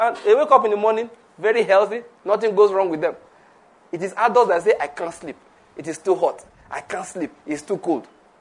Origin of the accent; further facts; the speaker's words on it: Ondo, Nigeria; I never went on any holiday. I grew up in Ondo State.